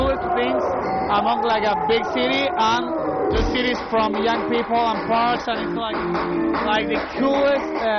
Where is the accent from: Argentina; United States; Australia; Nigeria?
Argentina; I'm from Argentina.